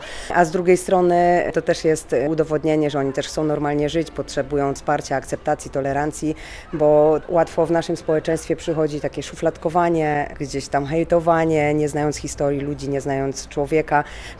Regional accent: Skierniewice, Łódź Voivodeship, Poland; Ja jestem ze Skierniewic

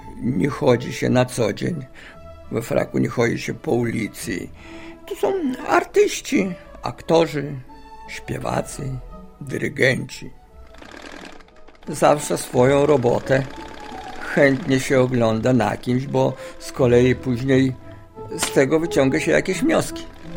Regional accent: Knyszewicze, Podlaskie Voivodeship, Poland; I ja pochodzę z powiatu sokolskiego, a konkretnie ze wsi Knyszewicze.

